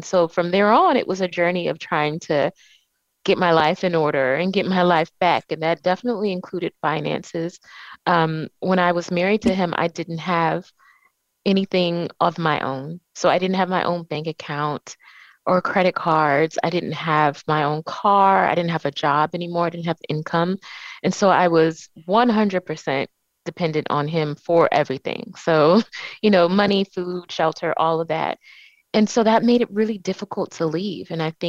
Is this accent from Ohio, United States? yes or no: yes; Cleveland, Ohio, United States; Yeah, so I am from Cleveland, Ohio. So I'm a Midwesterner and from a really close family